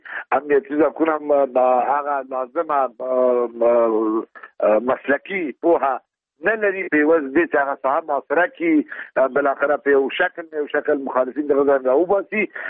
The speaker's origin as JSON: {"language": "Pashto", "country": "Afghanistan", "said": "زه یو افغان یم، د افغان په صد د ما هیله دا ده چې دواړه خواوې جنگ بند کړي"}